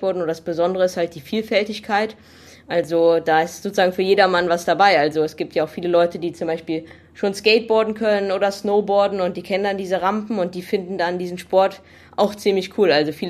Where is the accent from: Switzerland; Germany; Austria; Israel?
Germany; Hürth, North Rhine-Westphalia; in der Nähe von meinem Heimatort Hürth